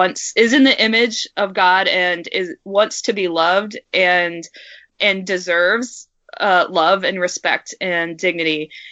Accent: Kentucky, United States; now in Los Angeles, United States; but I'm from Kentucky, and by the age of 25, all of my friends were married almost and had kids.

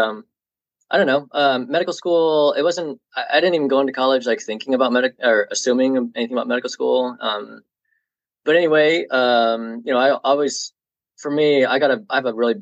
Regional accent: Indianapolis, Indiana, United States; You know, so you're in Illinois, I'm originally from Indianapolis.

